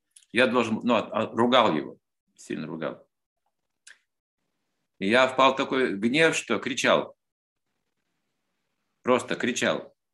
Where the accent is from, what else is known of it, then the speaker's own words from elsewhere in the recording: Russia; Когда меня спрашивают, откуда, я говорю, я из России.